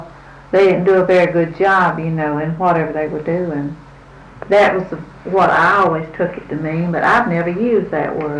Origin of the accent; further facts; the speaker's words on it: United States; I'm an American.